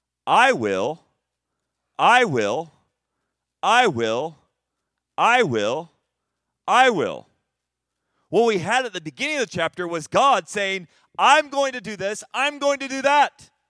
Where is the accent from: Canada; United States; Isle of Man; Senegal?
Senegal; Growing up in Senegal, they had this terrible thing in our neighborhood frequently called folion.